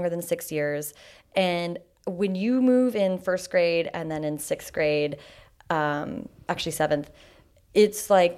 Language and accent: English; Seattle, Washington, United States; moved away as an adult; I moved from Seattle to, all of my family's in Seattle, so moving there for college felt like, it was like, okay, we're away from home, but we're also like in grandma's backyard, basically.